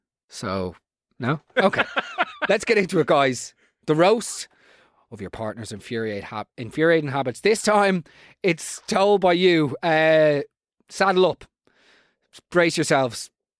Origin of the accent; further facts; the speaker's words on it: Ireland; I'm Irish.